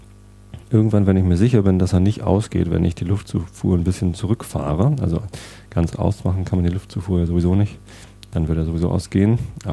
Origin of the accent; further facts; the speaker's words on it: Wistedt, Lower Saxony, Germany; also born or lived in Hamburg; Ich bin ja Niedersachse, beziehungsweise ich bin in Hamburg geboren, habe da die ersten 19 Jahre meines Lebens in Wistedt verbracht, als ich da 19 war. Wistedt ist ein kleines Dorf hier in der Nähe, Samtgemeinde Tostedt. Und mit 19 bin ich dann nach Hamburg gezogen, um da zu studieren.